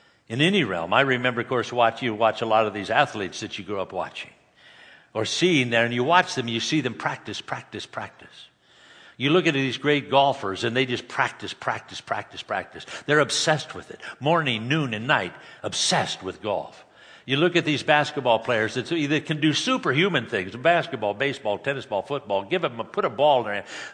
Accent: California, United States; Growing up in Southern California, some of you are old enough to remember Crazy Leg Hurts and Norm Van Brocklin.

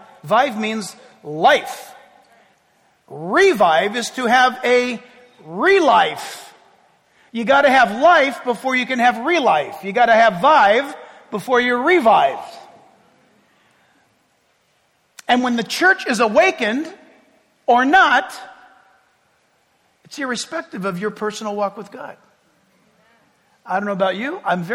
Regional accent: Ireland; Well, you'll have to forgive me. I'm Irish.

